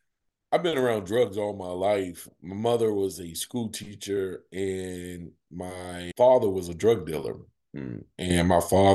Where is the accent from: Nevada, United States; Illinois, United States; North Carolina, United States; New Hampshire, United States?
North Carolina, United States; So I spent my time summers in New Jersey, and I grew up in North Carolina.